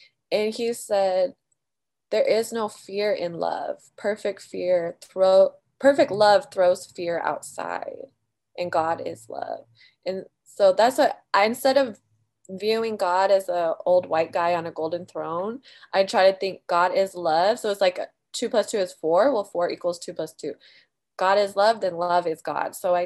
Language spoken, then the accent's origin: English; Tacoma, Washington, United States; because I grew up in Tacoma, Washington, near Seattle. You know, it rains all the time.